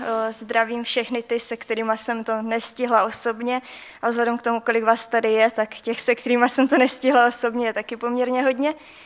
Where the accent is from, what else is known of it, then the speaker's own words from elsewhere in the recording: Svinov, Moravian-Silesian Region, Czechia; jsme celá rodina ze Svinova, já teda chodím do sboru od malička, vyrostla jsem ve svinovském sboře a bydlím tady v Ostravě, studuju experimentální biologii na Ostravské univerzitě